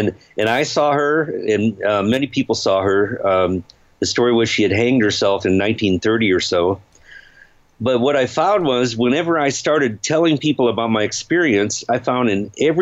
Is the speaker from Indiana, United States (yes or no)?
yes; Indiana, United States; also born or lived in Japan; I'm from Indiana, and there were rumors that it was part of the Underground Railroad sneaking slaves up to Canada